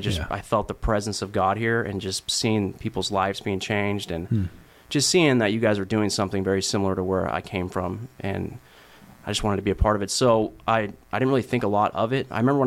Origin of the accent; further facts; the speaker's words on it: Boise, Idaho, United States; also born or lived in South Carolina / Oregon; Lived in South Carolina for a while, yeah. And Oregon. And anyways, but I grew up in Boise, Idaho, which is where I kind of say that I'm from, because that's where I went to high school and everything.